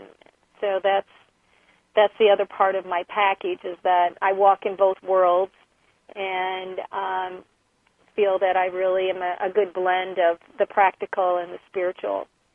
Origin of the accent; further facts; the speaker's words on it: Midwest, United States; I was raised in the Midwest and in a very small town, and, you know, I just never felt like I fit in.